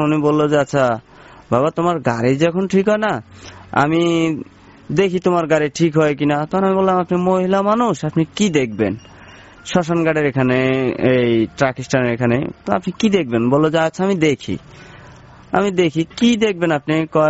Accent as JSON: {"language": "Bangla", "region": "Chittagong Division", "country": "Bangladesh", "tie": "born or raised there", "said": "আমি বললাম আমার গ্রামের বাড়ি আবার নোয়াখালী। তখন আমি বললাম যে আমার গ্রামের বাড়ি নোয়াখালীতে"}